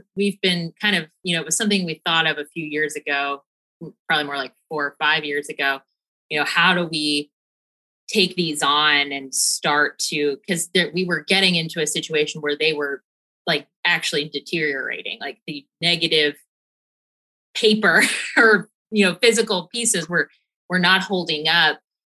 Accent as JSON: {"language": "English", "region": "Kentucky", "country": "United States", "tie": "born or raised there", "said": "I grew up actually outside of Cincinnati in Northern Kentucky. So a suburb of Cincinnati."}